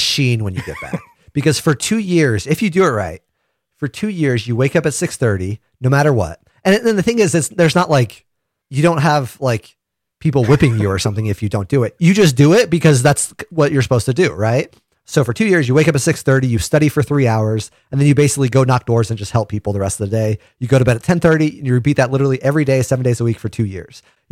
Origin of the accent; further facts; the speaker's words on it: St. George, Utah, United States; I grew up in St. George, and there's a spot in San Fernando